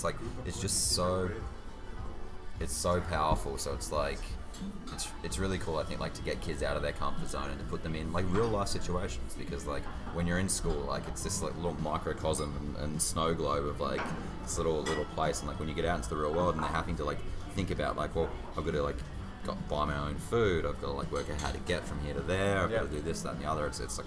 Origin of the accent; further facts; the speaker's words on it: Singapore; I'm from Singapore as well.